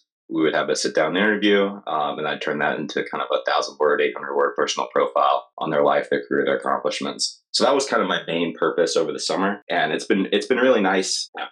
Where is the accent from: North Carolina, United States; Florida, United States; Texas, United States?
Florida, United States; I'm really passionate about Florida. I grew up here. I was born here. It's a state of extremes, and I enjoy talking about it.